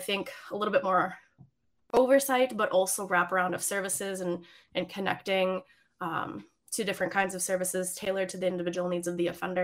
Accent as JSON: {"language": "English", "town": "Milwaukee", "region": "Wisconsin", "country": "United States", "said": "Because I'm from Milwaukee, I tend to know more about that area in particular."}